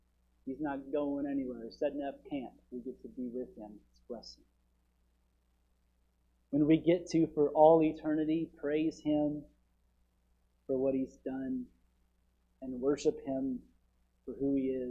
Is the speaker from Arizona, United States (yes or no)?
yes; Phoenix, Arizona, United States; I'm from Phoenix. Hallelujah. Save me from the sun.